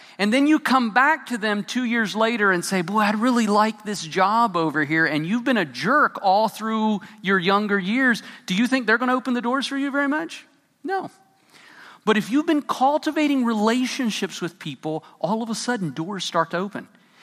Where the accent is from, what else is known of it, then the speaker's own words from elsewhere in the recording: Puerto Rico; I grew up in Puerto Rico.